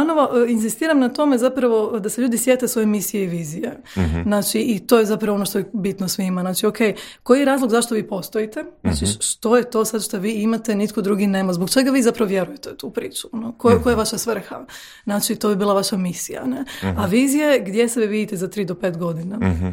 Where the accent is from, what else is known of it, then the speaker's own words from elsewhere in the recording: Rijeka, Primorje-Gorski Kotar County, Croatia; Da, inače ja sam Riječanka, ne, pa ovaj, okay, kao pa se i osjećam tako